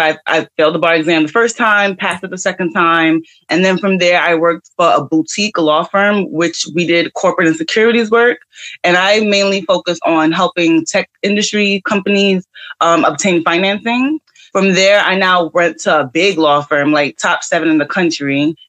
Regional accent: Brooklyn, New York, United States; I don't want to say I come from the bottom, but I'm from Brooklyn, I'm from New York

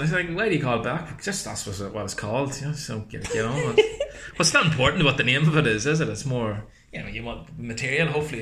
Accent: Newry, Northern Ireland, United Kingdom; Well, I was brought up in Newry, so I think I have a bit of it, like, you know.

